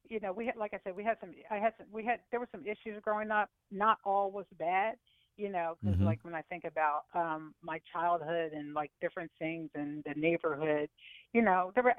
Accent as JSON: {"language": "English", "region": "Pennsylvania", "country": "United States", "tie": "born or raised there", "said": "Well, I grew up outside of the Philadelphia area."}